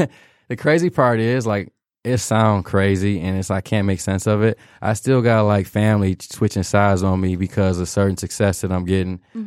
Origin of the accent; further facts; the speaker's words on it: Detroit, Michigan, United States; now in suburbs of Detroit, United States; because I moved from Detroit to the suburbs, you know, so.